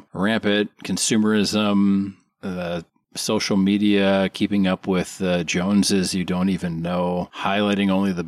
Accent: Wisconsin, United States; Yeah. Well, I'm from Wisconsin, but he was our hero first.

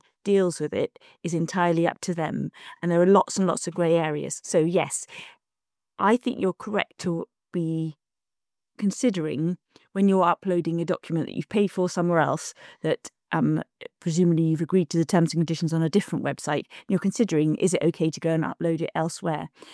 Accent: Ireland; born there; I was born in Ireland and I've got a great big jab mark on my arm

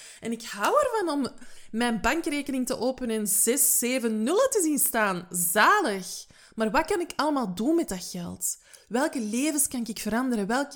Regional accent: Nijlen, Flanders, Belgium; born there; Dat is iets waar wij in Nijlen, mijn geboortedorp, zeggen.

